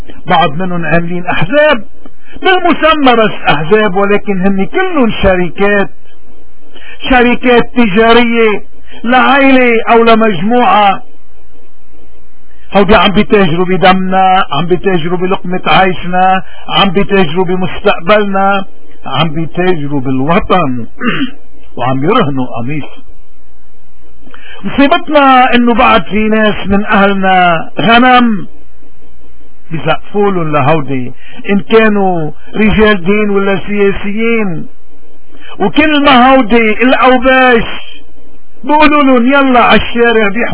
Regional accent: Lebanon; ومش راح توقف إلا ما نحن كمواطنين لبنانيين نسترجع حريتنا

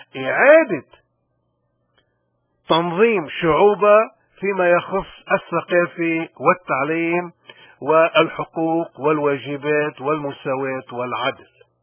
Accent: Lebanon

